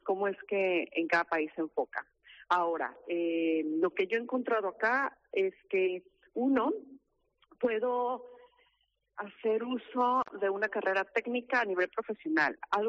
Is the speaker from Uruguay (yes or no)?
no; Mexico; moved away as an adult; now in Spain; yo soy mexicana, tengo prácticamente 2 meses que llegué a España